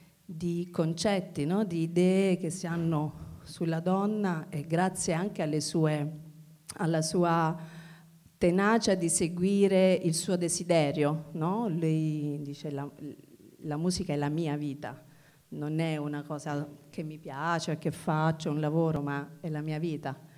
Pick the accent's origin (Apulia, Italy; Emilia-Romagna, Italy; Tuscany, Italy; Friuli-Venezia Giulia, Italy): Apulia, Italy; now in Rome, Italy; Io sono pugliese e quando mi sono trasferita a Roma